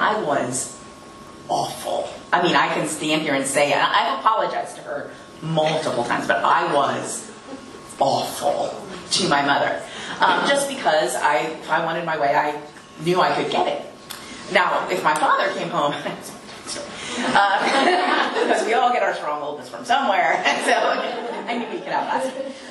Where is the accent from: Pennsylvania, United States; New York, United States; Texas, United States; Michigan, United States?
Pennsylvania, United States; born there; So anyway, I was born in Pennsylvania, a very beautiful state with mountains and green trees, and it's beautiful and not flat.